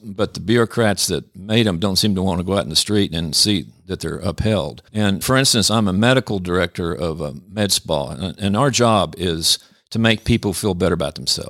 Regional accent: Kansas, United States; I grew up in Kansas, and then I went to medical school, University of Kansas in Kansas City.

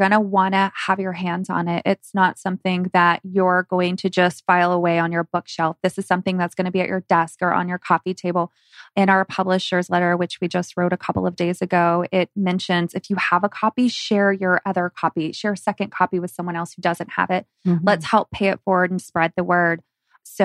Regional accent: Raleigh, North Carolina, United States; also born or lived in Charlotte; And of course, I'm bringing back to my hometown, Raleigh and Charlotte.

